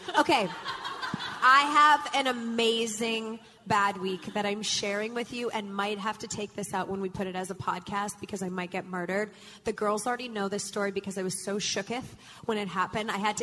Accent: Canada; I am going back home to my hometown of Canada.

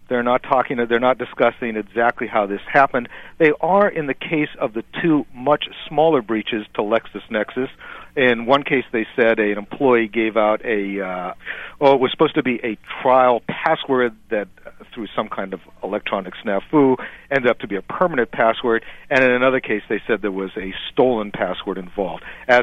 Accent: California, United States; the only law that speaks to that is in my home state here of California.

